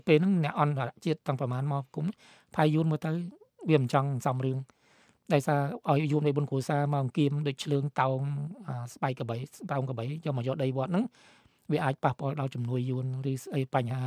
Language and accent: Khmer; Mekong Delta, Vietnam; moved away; ក្នុងនាមជាខ្មែរក្រមយើងចង់ឃើញខ្មែរទាំងអស់រួមរួមសាមគ្គីសន្តិភាពទៅយើងខ្មែរក្រមភៀសខ្លួនមកក៏បានសេចក្តីសុខ